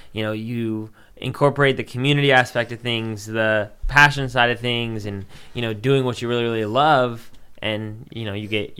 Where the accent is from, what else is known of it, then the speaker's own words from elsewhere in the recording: Sacramento, California, United States; I grew up in South Sacramento, so it's not too far from here.